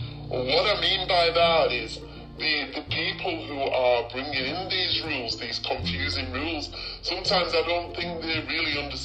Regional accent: England, United Kingdom; now in Cape Town, South Africa; I'm here in Cape Town, but I'm originally from the West, from England.

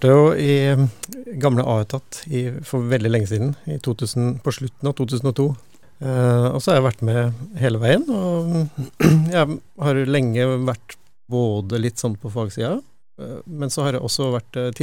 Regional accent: Ulefoss, Telemark, Norway; now in Trondheim, Norway; Jeg har jo levd 32 år i Trondheim, og likevel så har jeg ikke klart å tilegne meg noe dialekt der. Men jeg kommer fra Telemark da. Mitt Telemark, Ulefoss.

